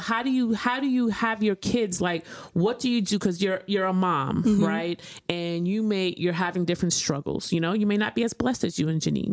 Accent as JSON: {"language": "English", "region": "New York", "country": "United States", "tie": "born or raised there", "lives_now": "Baltimore, United States", "said": "And I said, growing up in New York, you grow up in a certain way."}